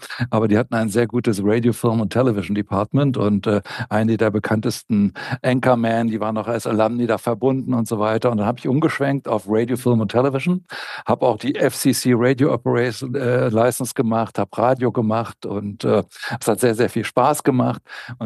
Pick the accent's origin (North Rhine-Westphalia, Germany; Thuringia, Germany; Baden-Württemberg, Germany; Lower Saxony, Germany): Lower Saxony, Germany; Hildesheim; Ja, also ich bin aufgewachsen in Niedersachsen, in der niedersächsischen Provinz in Hildesheim